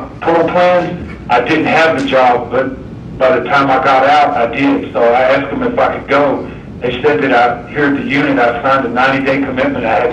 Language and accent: English; Houston, Texas, United States; I'm from Houston, and my family had went through the flood, and they're still in the process of cleaning up.